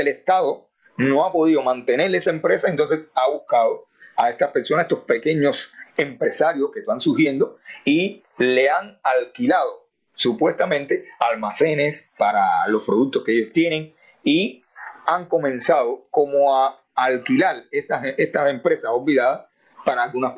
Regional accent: Cuba; como un cubano de a pie

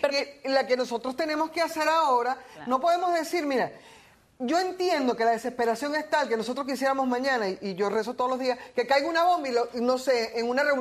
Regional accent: Venezuela; Que nosotros decíamos, ah, nosotros no somos los cubanos, pero el régimen nos puso como los cubanos

